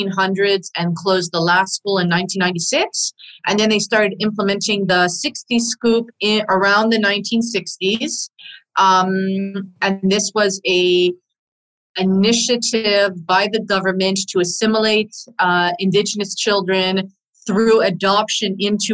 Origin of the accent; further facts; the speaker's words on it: Lac La Ronge, Saskatchewan, Canada; also born or lived in Thompson, Manitoba; So I was born in Thompson, Manitoba. I am originally from Lac La Ronge, Saskatchewan, Treaty 6. I'm Cree First Nations.